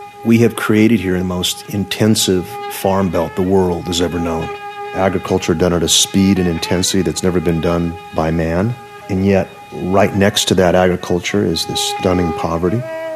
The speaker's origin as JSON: {"language": "English", "town": "Fresno", "region": "California", "country": "United States", "tie": "born or raised there", "said": "I grew up in Fresno. I came back here as a writer for the Los Angeles Times."}